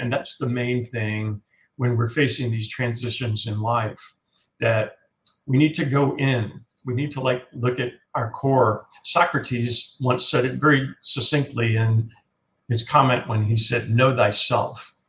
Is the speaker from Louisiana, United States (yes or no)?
yes; Louisiana, United States; And a lot of stuff from my past kind of came back from growing up in Southwest Louisiana